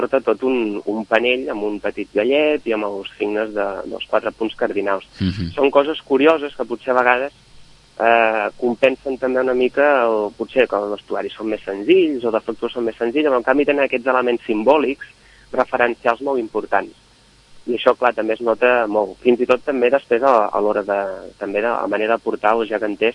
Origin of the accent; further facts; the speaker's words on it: Vilanova i la Geltrú, Catalonia, Spain; soc d'aquests vilanovins de mirada oberta, és a dir, soc més de Garraf